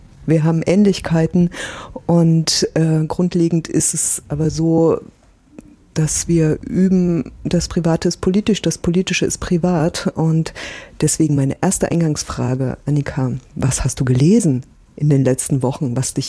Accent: Weimar, Thuringia, Germany; ich komme aus Weimar

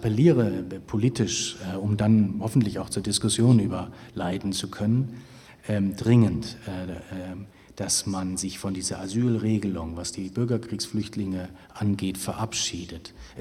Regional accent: Baden-Württemberg, Germany; Amar, den ich schon in meiner Heimatstadt in Baden-Württemberg hatte

